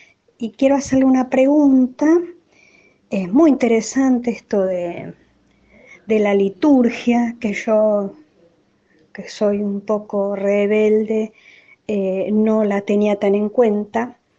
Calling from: Buenos Aires, Argentina; de la Ciudad Autónoma de Buenos Aires.

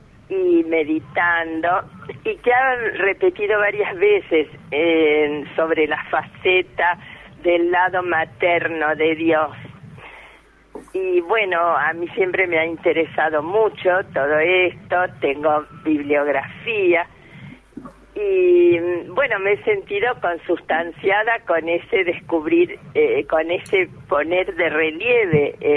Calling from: Rosario, Santa Fe, Argentina; de Rosario.

